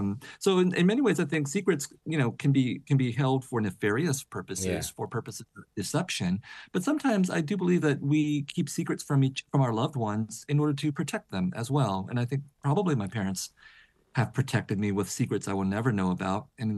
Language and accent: English; United States; And I, as an American, feel complicit because our taxes are paying for the billion, literally billions of dollars of weapons and aid